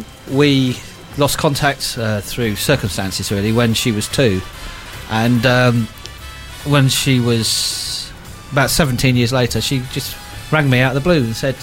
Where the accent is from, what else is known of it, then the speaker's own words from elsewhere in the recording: Fareham, South East England, United Kingdom; No, I'm from Fareham.